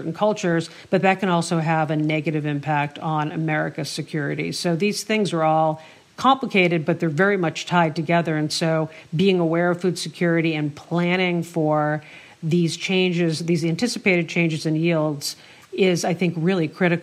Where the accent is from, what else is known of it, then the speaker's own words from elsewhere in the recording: New England, United States; born there; I was born in New England and coming back here.